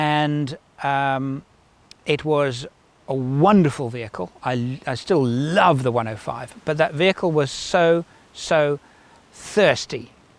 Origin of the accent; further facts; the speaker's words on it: Cape Town, Western Cape, South Africa; On a trip from my hometown in Cape Town to a place called George, which is east, 6 hours